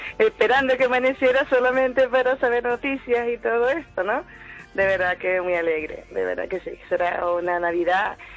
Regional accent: Maturín, Monagas, Venezuela; Vivía en una zona más o menos, ¿cómo decir? En Maturín, Estado Monagas, para el oriente del país, pues.

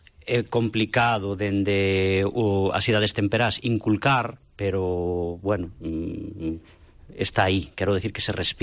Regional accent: Maside, Galicia, Spain; eu non son dali, eu son de Maside, son masidao.

